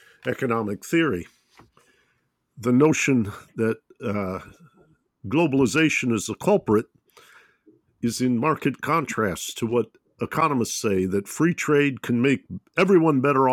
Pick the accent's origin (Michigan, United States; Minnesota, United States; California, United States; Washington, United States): Michigan, United States; Detroit; that I'm from Detroit, Michigan